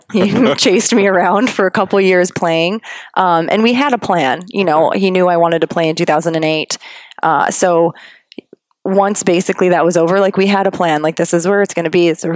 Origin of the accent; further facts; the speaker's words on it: Canada; I'm like, I'm from Canada.